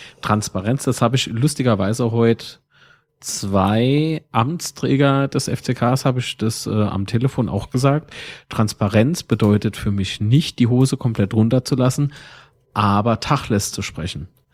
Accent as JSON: {"language": "German", "town": "Kaiserslautern", "region": "Rhineland-Palatinate", "country": "Germany", "said": "Und du wirst halt gefragt, von wo kommst du dann? Und dann sagst du Kaiserslautern, so, ey, FCK, weißt du, wir sind schon bekannt"}